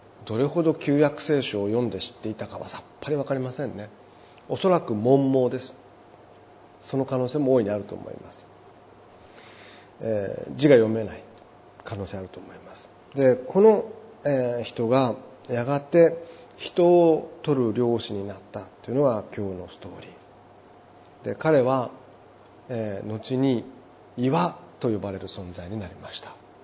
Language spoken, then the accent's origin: Japanese; Chūgoku region, Japan; 私は陸側の人間でございます。中国地方の田舎の百姓の息子です。